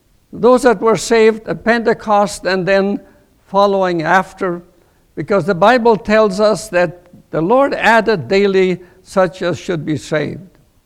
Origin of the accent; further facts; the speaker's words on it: East Germany, Germany; It was 1946 when we came from the East to the West Germany. We were scattered people, refugees